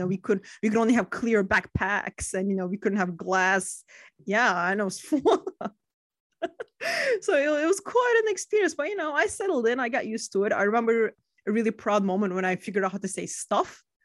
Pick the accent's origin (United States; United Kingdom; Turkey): Turkey; accent: Turkish-American; English is a second language; because it's the Turkish-American accent, which you don't hear here. So I get so many guesses on what my accent is.